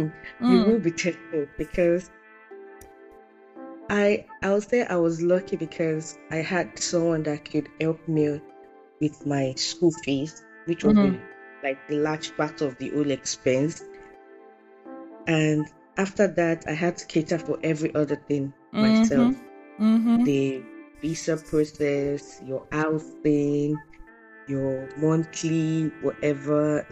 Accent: Nigeria; I, like, growing up in Nigeria, I never really faced anything racial.

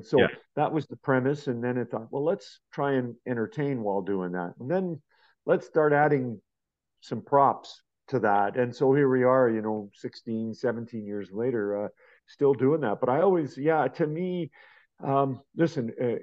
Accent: Edmonton, Alberta, Canada; I'm born and raised in Edmonton and I used to walk down Jasper Avenue when they were winning the Stanley Cups and all that kind of stuff.

